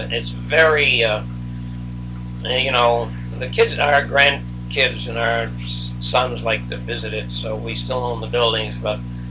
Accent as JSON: {"language": "English", "country": "Canada", "accent": "French Canadian", "said": "he picked up my French Canadian accent"}